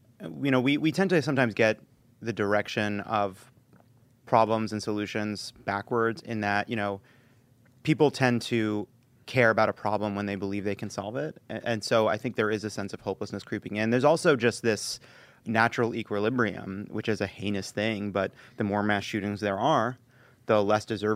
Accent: United Kingdom; Yeah, we're British.

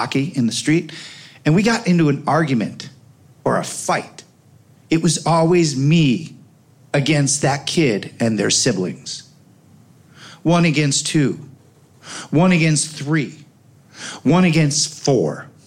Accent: Oak Park, Illinois, United States; I grew up on Gunderson and Madison in Oak Park.

